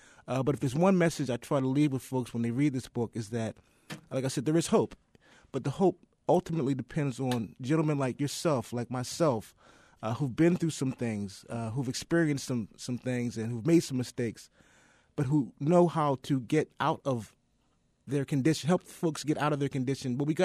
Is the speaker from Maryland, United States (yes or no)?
yes; Baltimore, Maryland, United States; I'm from West Baltimore. When I drive up and down Pennsylvania Avenue, I don't, you know, I'm 45, so I don't remember those days.